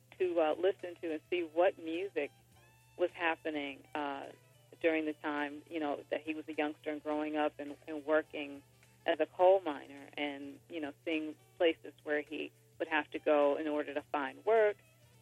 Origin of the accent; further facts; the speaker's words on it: Detroit, Michigan, United States; Well, you know, I grew up in Detroit. I started violin when I was four